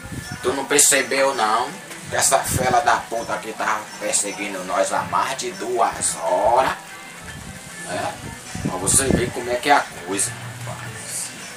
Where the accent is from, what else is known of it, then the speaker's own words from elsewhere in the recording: Bahia, Brazil; Eu sou baiano, mas tem baiano que também é. Mas sou um baiano diferenciado, rapaz.